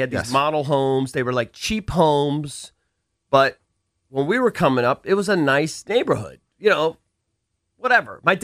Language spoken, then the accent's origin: English; Pointer Ridge, Maryland, United States; You know that we grew up in Pointer Ridge, right?